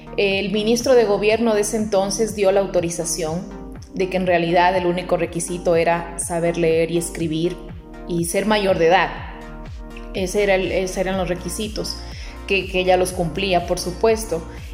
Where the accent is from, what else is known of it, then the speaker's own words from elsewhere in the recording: Loja, Ecuador; born there; La provincia tiene el mismo nombre, la provincia de Loja, es una provincia fronteriza con Perú. Yo nací en la capital provincial, nací en Loja